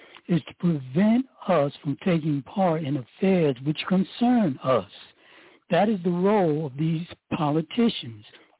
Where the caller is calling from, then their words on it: Arlington, Virginia, United States; I'm calling from Arlington, Virginia.